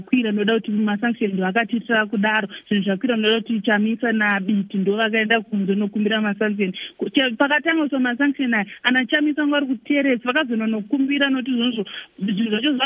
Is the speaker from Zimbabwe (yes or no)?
yes; Zimbabwe; Not a bit, I'm from Zimbabwe.